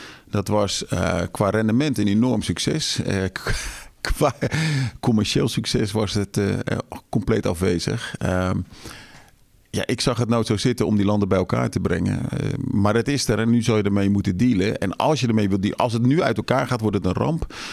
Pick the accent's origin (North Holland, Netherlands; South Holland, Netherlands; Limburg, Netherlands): South Holland, Netherlands; Westland; Ik kom uit het Westland, dus dat is leuk.